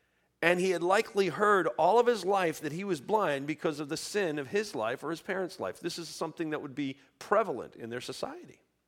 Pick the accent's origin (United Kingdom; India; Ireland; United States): Ireland; You know, Irish people are, I'm Irish, so I know.